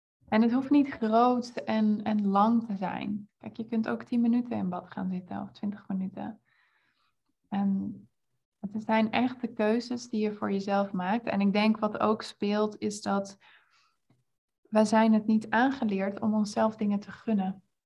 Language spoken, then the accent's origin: Dutch; Netherlands; wij schoten gewoon allemaal vol als Hollanders daar in de kamer